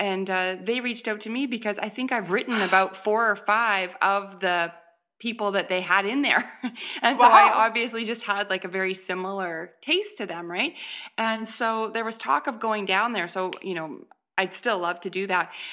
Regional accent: Canada; Well, I'm Canadian.

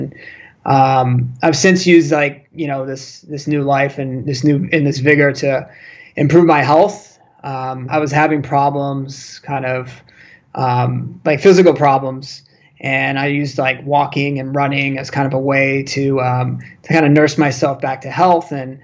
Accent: Florida, United States; moved away as an adult; now in New York City, United States; I grew up in South Florida. Always had the dream to move up to New York City. And while I was down there, I attended the University of Miami

